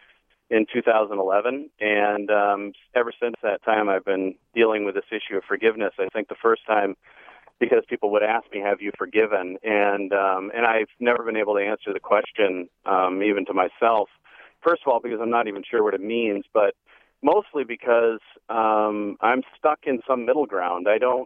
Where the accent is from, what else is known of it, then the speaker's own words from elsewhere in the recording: Ireland; I'm also Irish, and I can get angry about it.